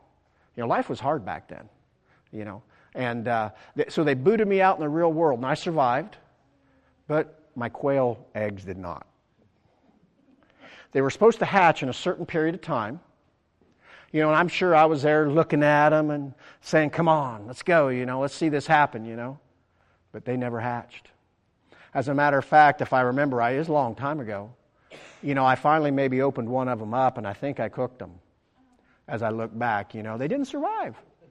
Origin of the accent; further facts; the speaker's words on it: Knoxville, Tennessee, United States; born there; I was born up in Knoxville. We live closer to Knoxville than Albie, although we're on the county line.